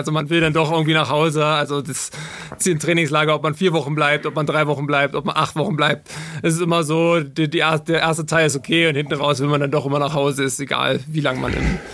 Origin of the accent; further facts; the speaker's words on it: Saxony-Anhalt, Germany; So, also ich komme aus Sachsen-Anhalt, aus der Altmark ursprünglich und bin mit 15 Jahren auf die Sportschule gegangen nach Magdeburg